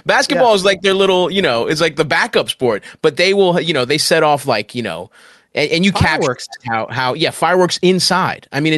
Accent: Baltimore, Maryland, United States; now in New York, United States; So I am a Knicks fan because I grew up in Baltimore, and I would never adopt a DC team.

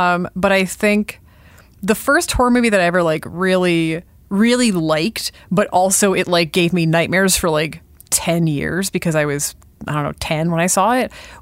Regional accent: Sudbury, Ontario, Canada; I grew up north. I grew up in Sudbury. I grew up around a mine.

